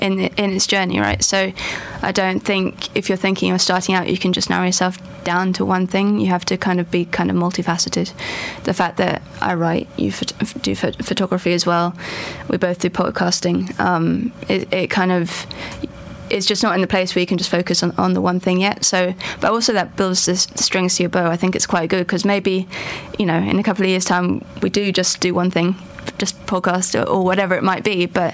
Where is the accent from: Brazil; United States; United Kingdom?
United Kingdom; England; me being English, England winning it was super special.